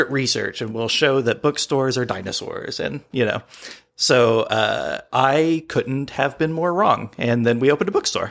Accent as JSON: {"language": "English", "town": "Evansville", "region": "Indiana", "country": "United States", "said": "Yeah, so we are both from Evansville. Originally, we were, well, we were from like Daylight, like way out, you know, past McCutcheonville, right, when there was only cornfields."}